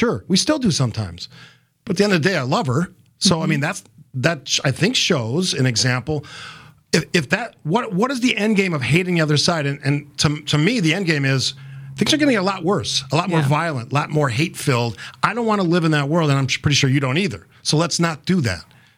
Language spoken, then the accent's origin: English; United States; because to me, it's embarrassing as an American